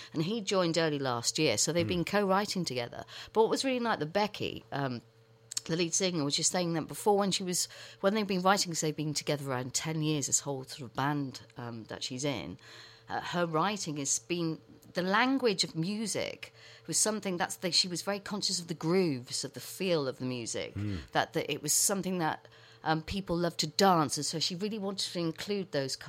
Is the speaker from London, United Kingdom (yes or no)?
no; Ross-on-Wye, West Midlands, United Kingdom; when I was growing up in Ross and Wye, it was one of those things that, you know, it fascinated me to think about musicians and artists living on your doorstep.